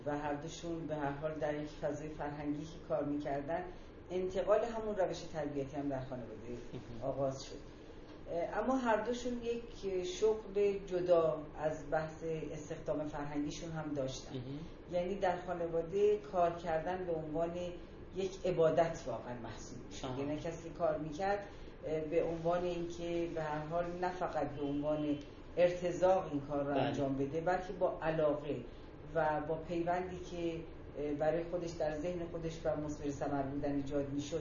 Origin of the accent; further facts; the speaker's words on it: Tehran, Tehran Province, Iran; ما هم متولد تهران هستیم و اینجا هم بزرگ شدیم و اینجا هم درس خوندیم. ولی مهم اینه که من ایرانیم.